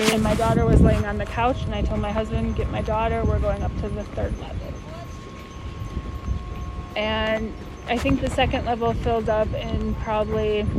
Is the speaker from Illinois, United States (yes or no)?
yes; Chicago, Illinois, United States; Okay, so I am from Chicago.